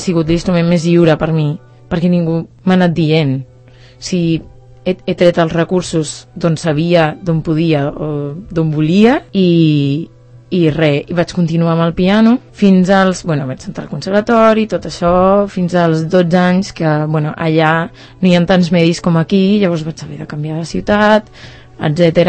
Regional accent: Algeciras, Andalusia, Spain; Soc de Cádiz, sí, soc d'Algeciras.

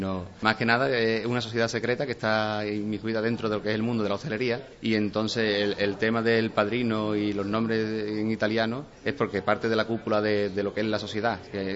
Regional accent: Montellano, Andalusia, Spain; porque soy de Montellano y hay muchos montellaneros aquí

